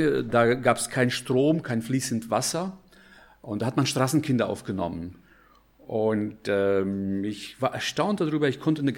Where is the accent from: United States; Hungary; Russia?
Russia; Siberia; als ich als Kind heranwuchs, ich bin in Sibirien geboren und aufgewachsen